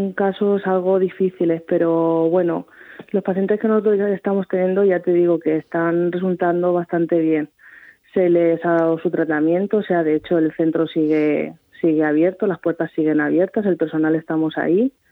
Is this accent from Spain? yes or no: yes; Elche, Valencian Community, Spain; yo soy de Elche y ahí hay un dicho que dice que toda piedra fa pared